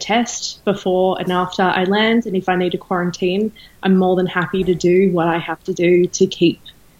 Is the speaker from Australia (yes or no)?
yes; Australia; now in England; I also would hope that the government would still understand that I'm an Australian citizen, and without help, I eventually would not be able to work here and I wouldn't be able to afford to live here.